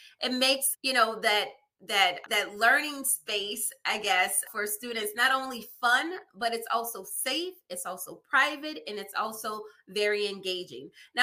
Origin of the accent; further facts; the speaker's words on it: New Orleans, Louisiana, United States; As Sarah mentioned … My hometown is New Orleans, Louisiana.